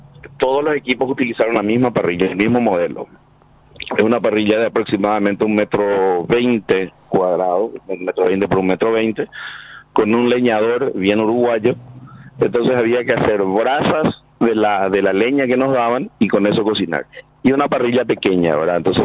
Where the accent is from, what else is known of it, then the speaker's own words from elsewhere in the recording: Paraguay; nosotros como asadores paraguayos desde el 2018 que estamos haciendo ruido afuera